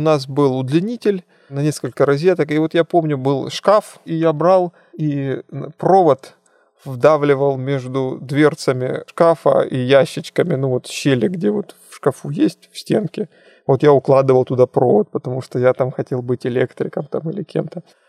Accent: Krasnodar, Krasnodar Krai, Russia; вот я простой парень из Краснодара

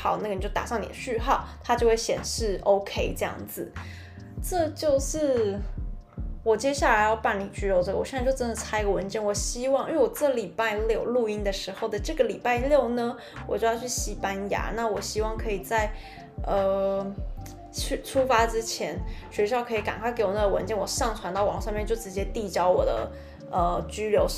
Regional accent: Taiwan; now in France; 因为我从台湾来法国的时候就带了超多的证件照

